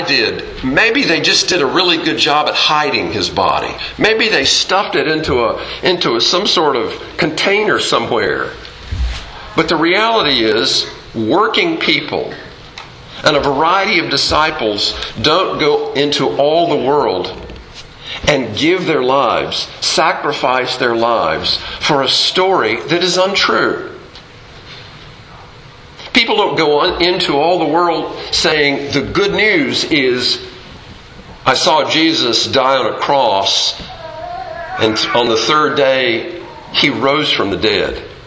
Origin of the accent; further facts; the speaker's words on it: Fayetteville, North Carolina, United States; his logic was one I'd never heard growing up in Fayetteville, North Carolina.